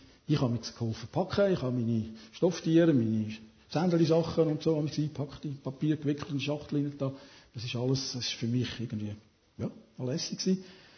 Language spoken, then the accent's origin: German; Switzerland; Soziale Sicherheit ist auch immer in Frage gestellt, auch bei uns in der Schweiz.